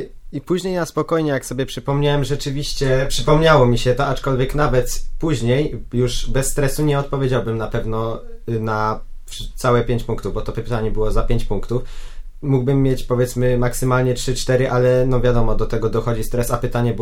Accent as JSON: {"language": "Polish", "town": "Kraków", "region": "Lesser Poland", "country": "Poland", "said": "jestem z Krakowa i reprezentuję archidiecezję krakowską."}